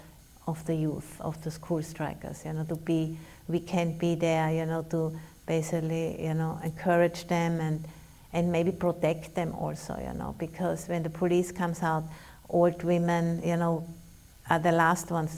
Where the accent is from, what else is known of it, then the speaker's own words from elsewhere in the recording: Austria; I'm from Austria, so sorry.